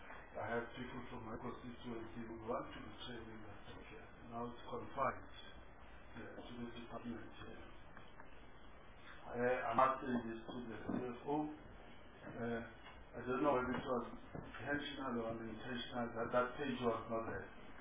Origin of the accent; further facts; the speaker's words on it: Mozambique; now in South Africa; I come from Mozambique myself.